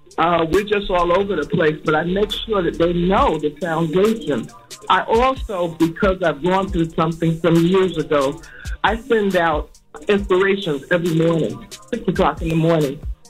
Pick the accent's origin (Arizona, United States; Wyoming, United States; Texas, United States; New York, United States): New York, United States; Growing up in New York, history was something that Black history, we were a part of.